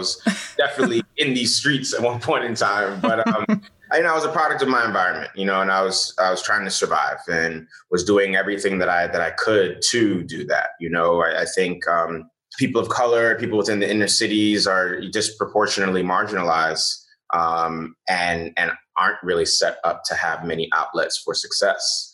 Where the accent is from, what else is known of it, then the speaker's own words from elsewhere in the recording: Bronx, New York, United States; Well, yeah, I grew up in the Bronx. My mom, she operated a catering company out of our one bedroom apartment.